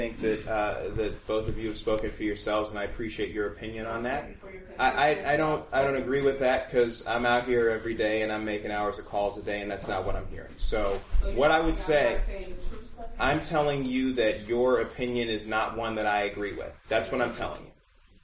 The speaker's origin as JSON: {"language": "English", "town": "Maywood", "region": "Illinois", "country": "United States", "tie": "born or raised there", "lives_now": "Chicago, United States", "said": "I grew up in Maywood, I live in Bronzeville, I hear gunshots every night."}